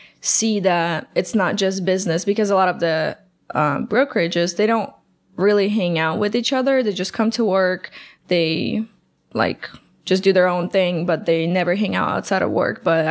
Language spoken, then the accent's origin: English; Ukraine; now in United States; growing up in Ukraine